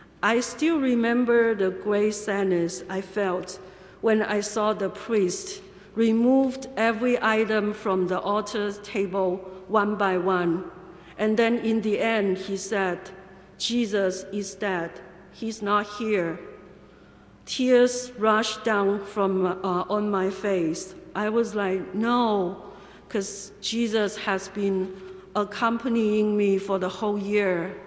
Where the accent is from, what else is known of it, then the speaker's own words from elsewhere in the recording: China; moved away as an adult; now in United States; I remember my first Holy Week experiences when I first got to America. By the way, I came from China.